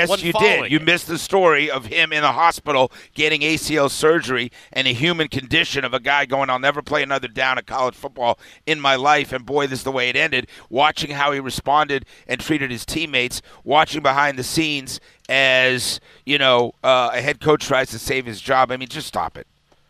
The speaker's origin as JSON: {"language": "English", "town": "Chestnut Hill", "region": "Massachusetts", "country": "United States", "tie": "born or raised there", "said": "I grew up in Chestnut Hill."}